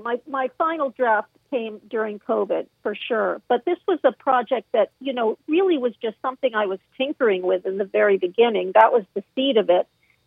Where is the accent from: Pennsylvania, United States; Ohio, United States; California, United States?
California, United States; Malibu; Certainly, I grew up in Malibu.